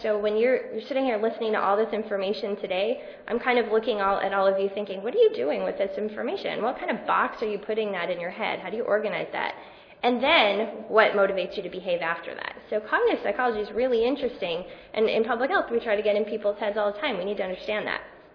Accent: Atlanta, Georgia, United States; I'm from Atlanta, so we cook a lot of collard greens in Atlanta

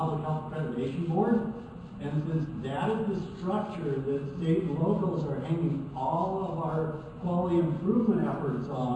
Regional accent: Oregon, United States; And I come from Oregon.

